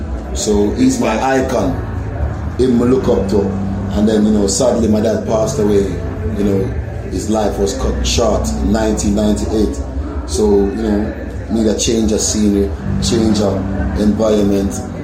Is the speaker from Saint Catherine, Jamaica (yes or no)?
yes; Spanish Town, Saint Catherine, Jamaica; now in United Kingdom; Okay, so first, my life started off in Jamaica. Born and raised in Spanish Town.